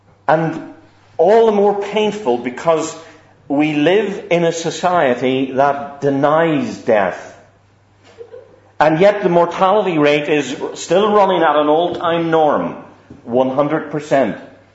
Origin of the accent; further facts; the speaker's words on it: Northern Ireland, United Kingdom; accent: Essex; moved away; It's 20 some odd years since I've actually lived there, and that's why my Essex accent is so strong. But in the country town where I lived